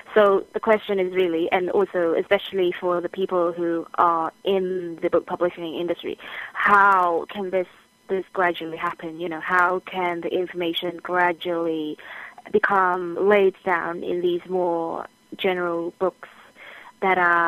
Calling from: South West England, United Kingdom; from Wiltshire

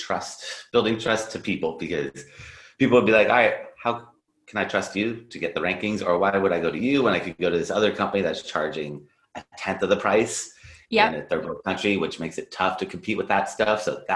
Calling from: Los Angeles, California, United States; I am in Los Angeles, California.

